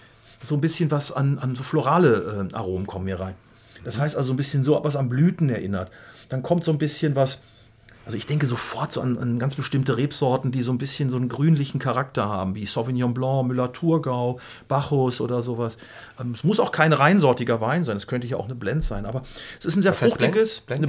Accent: Gütersloh, North Rhine-Westphalia, Germany; Gibt auch welche, die sagen so aus Gütersloh, sag ich mal, aus meiner Heimat

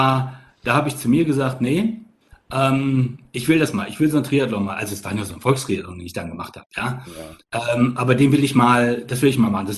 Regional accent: Germany; Da bist du da als Deutscher in einem, also in dem Land Schweiz, ja, also dem Schweizer, der Schweizer Niederlassung und auch schon mal wieder schwierig, ja.

